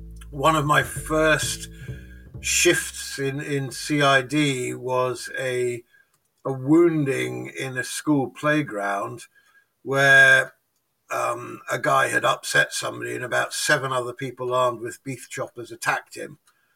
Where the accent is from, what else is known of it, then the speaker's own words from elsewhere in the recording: Kowloon, Hong Kong; And so I was brought up in Hong Kong, Kowloon Junior School, and then Beacon Hill School.